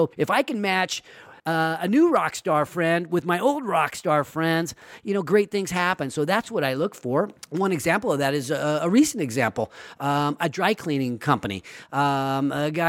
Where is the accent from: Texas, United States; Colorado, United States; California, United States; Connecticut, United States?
California, United States; Sacramento; I really think that entrepreneurship helps my hometown of Sacramento.